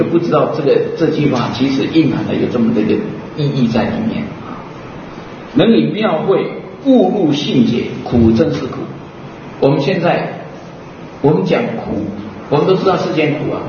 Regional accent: Taiwan; 我们台湾话硬凹的

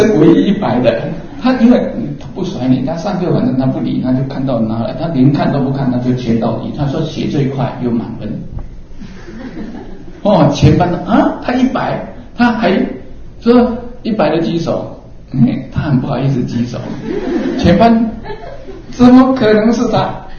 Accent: Taiwan; 以我们台湾人这种这吸引那里

